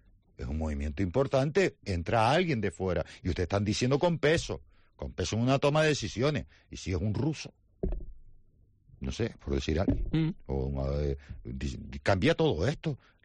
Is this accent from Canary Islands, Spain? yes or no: yes; Canary Islands, Spain; Siempre mi frase es, primero soy tinerfeño y después tinerfeño.